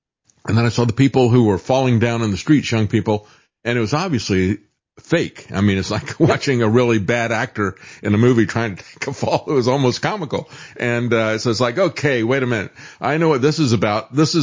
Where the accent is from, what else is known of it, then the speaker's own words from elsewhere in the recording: Florida, United States; And I know I grew up in Florida.